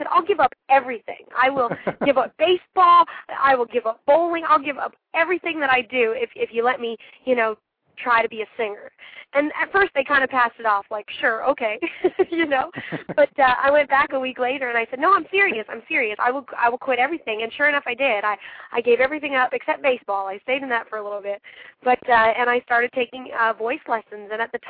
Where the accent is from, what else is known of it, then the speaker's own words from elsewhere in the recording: Canada; of course, being Canadian, she's one that I really, you know, took a liking to right off the bat.